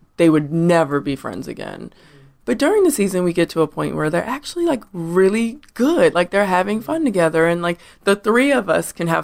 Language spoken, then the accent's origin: English; Baltimore, Maryland, United States; I'm from Baltimore